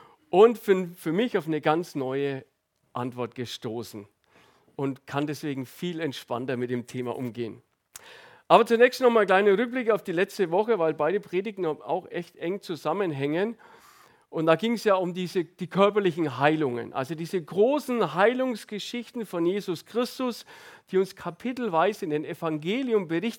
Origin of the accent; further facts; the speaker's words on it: Ansbach, Bavaria, Germany; Also bei mir, wo ich herkomme, das war schon so ein Sprichwort, also wenn jemand nach Ansbach links muss, dann wusste jeder, oh, Ansbach links.